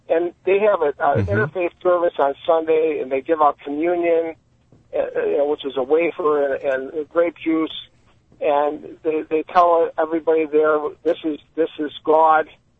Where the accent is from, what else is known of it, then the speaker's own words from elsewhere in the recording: Gates, New York, United States; also born or lived in Rochester; I grew up in Rochester, New York, and you kind of made me homesick when you were talking about Chi Lai, and I grew up in the town of Gates, which is the next town over.